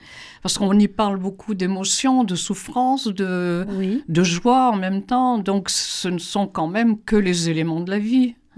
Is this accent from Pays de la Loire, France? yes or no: no; Grand Est, France; Je suis champenoise, dans mon patelin il y avait 300 habitants, on était tous les gens du cru